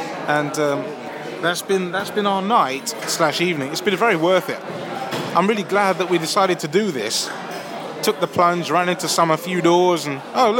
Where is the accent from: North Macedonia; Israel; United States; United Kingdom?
United Kingdom; London; Me, I'm boring from London.